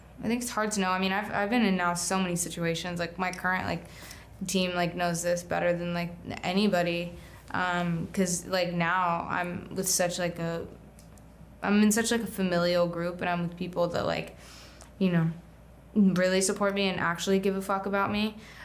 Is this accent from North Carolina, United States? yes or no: yes; Charlotte, North Carolina, United States; now in New York City, United States; Eva Nobilizada is an amazing actor, grew up in Charlotte, where I'm from, in Nor